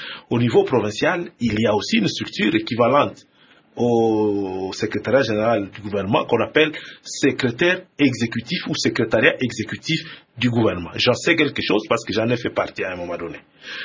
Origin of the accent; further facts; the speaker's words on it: North Kivu, DR Congo; Je viens personnellement du Nord-Kivu